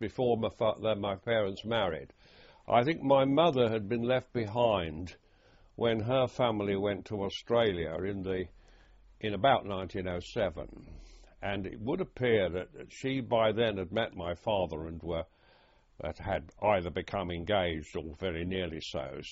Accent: Twickenham, London, United Kingdom; born there; I was born in Twickenham, Tower Road, Twickenham, on the 3rd of October 1919.

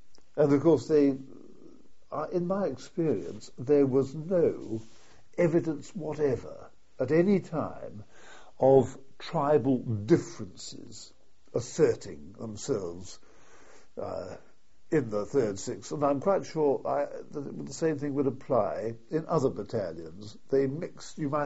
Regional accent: Australia; born there; Well, in fact, I was born in Australia, and my intention at the outbreak of war, when I was living in Britain, had been to join the Australian forces in Australia.

